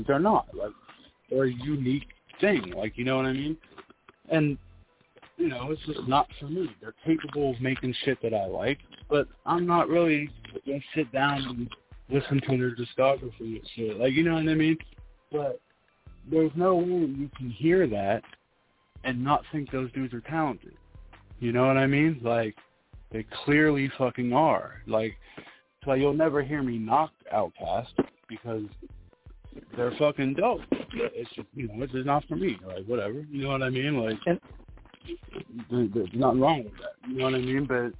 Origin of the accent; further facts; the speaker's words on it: Pittsburgh, Pennsylvania, United States; But, like, I'm from Pittsburgh, dude.